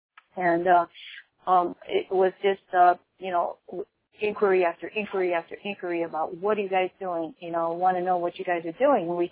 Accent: Hawaii, United States; Sure. Well, I am from Oahu. I was born and raised here, and I've always been an entrepreneur all my life.

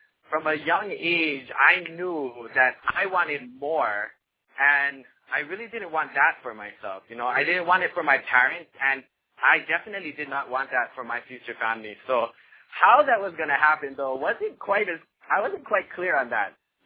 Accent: Hawaii, United States; Growing up in Hawaii, I've watched both my parents work extremely hard to support us, you know, oftentimes living paycheck to paycheck.

